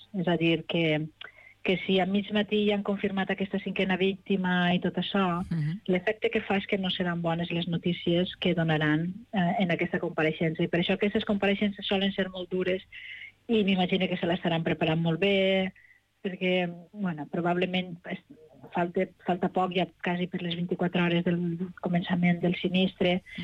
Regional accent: Balearic Islands, Spain; Soc d'ací, soc de Menorca

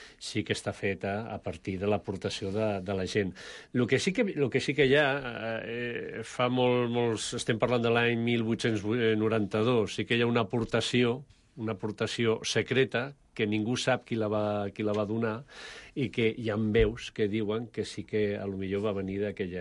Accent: Mataró, Catalonia, Spain; also born or lived in Huesca; Jo m'he criat a Mataró. Jo m'he criat a Mataró, he nascut a Huesca, m'he criat a Mataró, he viscut per tot Espanya i tal. No? Si d'algun lloc soc, és de Mataró.

